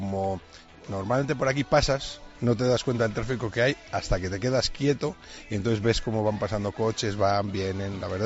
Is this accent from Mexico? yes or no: no; Benavente, Castile and León, Spain; de mi ciudad, de Benavente y de Zamora, me están apoyando muchísimo